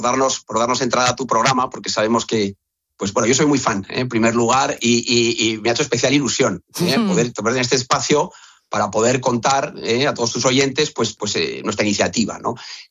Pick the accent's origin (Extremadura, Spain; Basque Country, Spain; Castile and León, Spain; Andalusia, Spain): Basque Country, Spain; Neguri; Yo soy de Neguri, no conozco tanto Madrid